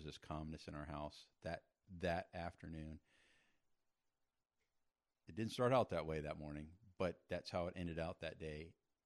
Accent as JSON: {"language": "English", "town": "Prescott", "region": "Arizona", "country": "United States", "tie": "born or raised there", "said": "Well, my parents, we grew up in Assemblies of God Church in Prescott."}